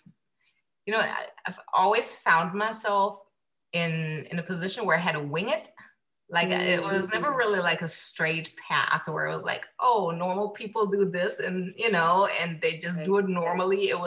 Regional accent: Germany; English is a second language; I'm actually from Germany, so you'll probably hear like a slight accent here and there.

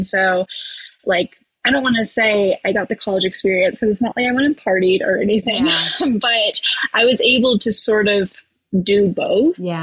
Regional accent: Camas, Washington, United States; Yeah, so I grew up in Southwest Washington. It's about 15 minutes outside of Portland.

